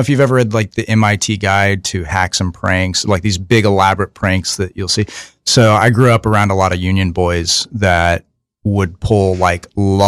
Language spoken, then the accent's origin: English; Illinois, United States; I'm from Southern Illinois.